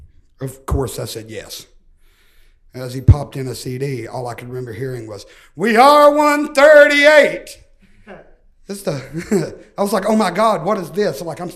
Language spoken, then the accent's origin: English; Cumberland, Kentucky, United States; also born or lived in Harlan County, Kentucky; So I was born in Harlan County, Kentucky.